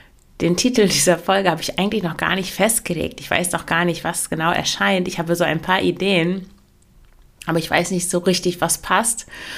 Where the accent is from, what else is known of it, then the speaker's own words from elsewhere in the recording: Lower Saxony, Germany; Und das war in meiner katholischen Familie, da waren alle katholisch. Ich komme ja aus dem Emsland, da gibt es kaum Protestanten.